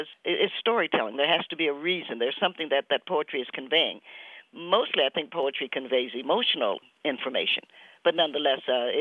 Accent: Knoxville, Tennessee, United States; born there; I'm a Knoxvillian by birth. I was born in Knoxville, Tennessee, and of course Knoxville is in the heart of Appalachia

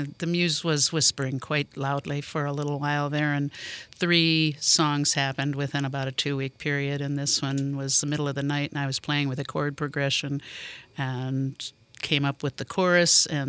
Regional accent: Gary, Indiana, United States; I am born and raised in Gary and still live in Gary.

